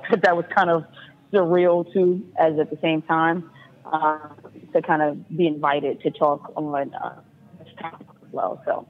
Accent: New York, United States; And that goes back to being a New Yorker. Like, I'm a New Yorker, so I know what it feels like.

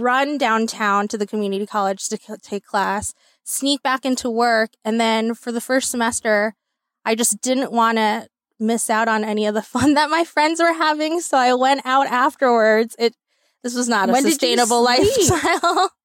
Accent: Atlanta, Georgia, United States; I'm actually originally from Atlanta. So my parents wanted me a little bit closer, so I moved back to North Carolina.

